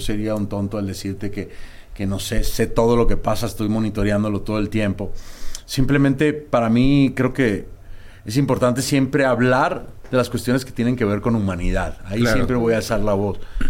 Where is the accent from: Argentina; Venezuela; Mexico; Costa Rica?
Venezuela; Sí, bueno, soy venezolano